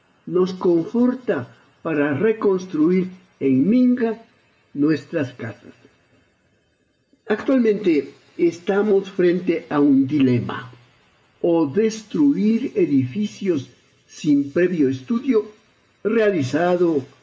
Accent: Ecuador; Como ecuatoriano, solicito respetuosa y firmemente

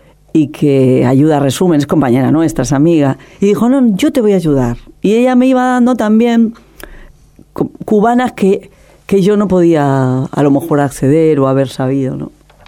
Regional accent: Guatemala; Yo decía, no se preocupen, si yo vengo de Guatemala, que está mucho peor que Cuba

